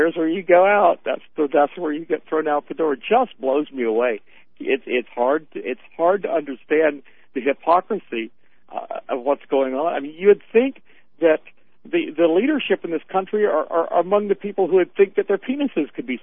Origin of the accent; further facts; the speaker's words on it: the South, United States; I mean, I know them all. I grew up in the South.